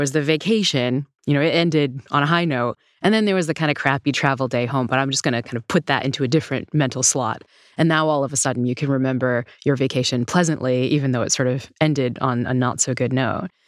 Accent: New Haven, Connecticut, United States; born or raised there

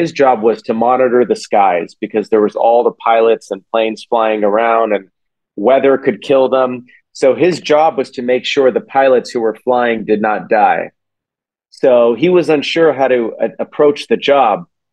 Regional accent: California, United States; I grew up in Silicon Valley, right? And everybody's in technology and entrepreneurs

